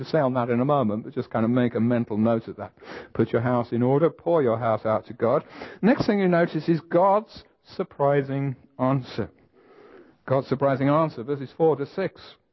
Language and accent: English; England, United Kingdom; I speak as an Englishman here, and we've got a bit of a reputation for being unemotional.